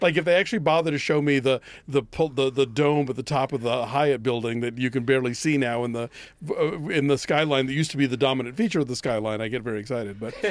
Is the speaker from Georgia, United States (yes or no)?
yes; Atlanta, Georgia, United States; I grew up in Atlanta.